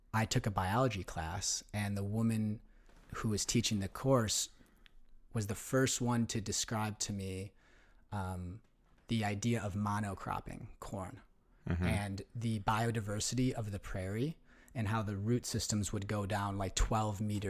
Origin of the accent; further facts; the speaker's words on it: Illinois, United States; the little bubble that I felt like I grew up in the Chicago suburbs